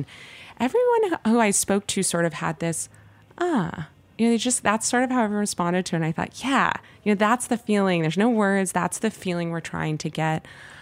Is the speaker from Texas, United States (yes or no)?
no; Los Angeles, California, United States; this very nostalgic era of my hometown of Los Angeles